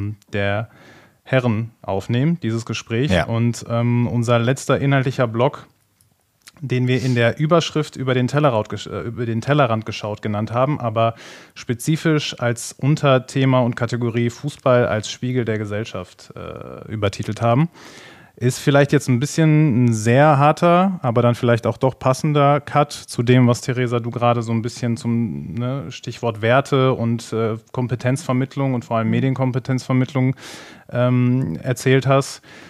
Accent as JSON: {"language": "German", "town": "Dortmund", "region": "North Rhine-Westphalia", "country": "Germany", "tie": "born or raised there", "also_born_or_lived": "Düsseldorf", "said": "ich bin geboren und aufgewachsen in Dortmund, wie gesagt, 6-jähriges Düsseldorfer Exil. Und dann gab es ja auch schon einen Grund, warum ich dann wieder hier hingekommen bin."}